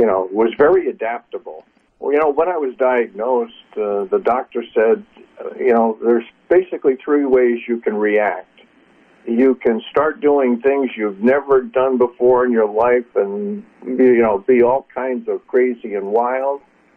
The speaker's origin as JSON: {"language": "English", "region": "Connecticut", "country": "United States", "tie": "born or raised there", "said": "Well, I grew up in Connecticut, you know, New England, very conservative"}